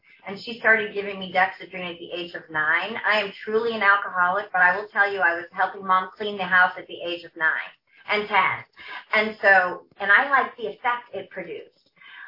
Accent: Torrance, California, United States; You know, I was raised in Torrance, California.

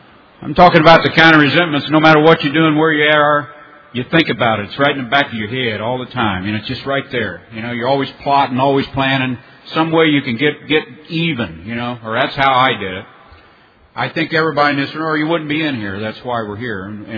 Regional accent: Indiana, United States; I'm from South Central Indiana area, Delegate Area 23

